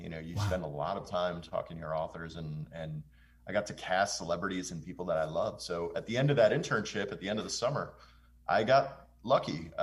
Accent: West New York, New Jersey, United States; I grew up in West New York, New Jersey, right across the river.

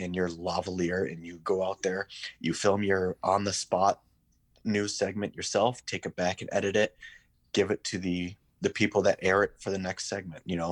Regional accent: Bay City, Michigan, United States; Yep. I grew up in Bay City, Michigan.

